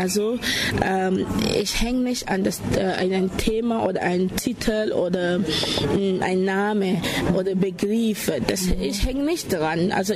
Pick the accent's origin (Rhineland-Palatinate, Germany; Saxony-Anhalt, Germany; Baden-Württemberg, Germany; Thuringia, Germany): Baden-Württemberg, Germany; Esslingen; Ich komme aus Esslingen